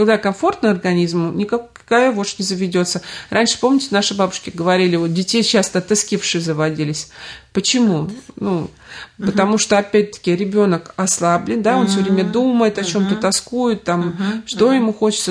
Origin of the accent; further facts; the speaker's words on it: Kazakhstan; вот я из Казахстана